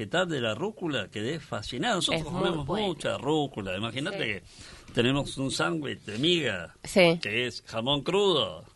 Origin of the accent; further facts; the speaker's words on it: Argentina; La carne, la conozco, soy argentino.